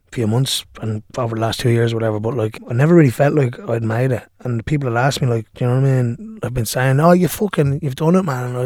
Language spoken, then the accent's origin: English; Dún Laoghaire, Leinster, Ireland; I'm from Dunleary, from a place called Monkstown Farm, just about 10 minutes outside Dunleary. Grew up in a working class background, council estate